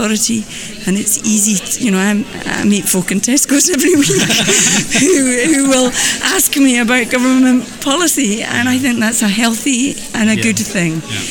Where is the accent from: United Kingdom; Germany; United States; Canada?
United Kingdom; Scotland; I come from the Highlands and Islands